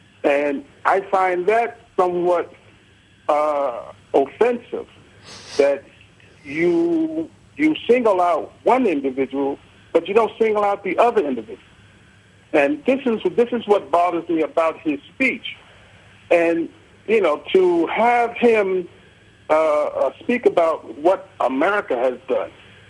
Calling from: Mount Vernon, New York, United States; Yes, George, I'm calling from Mount Vernon, New York.

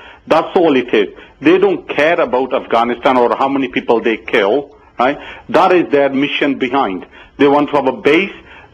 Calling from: Wales, United Kingdom; I'm from South Wales.

